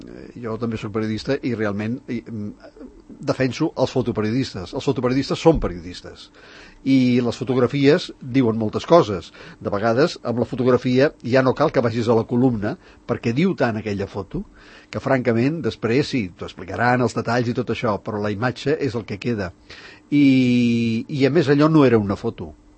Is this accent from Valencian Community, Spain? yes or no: no; Catalonia, Spain; i com que som catalans i no hi ha manera d'arribar a la resolució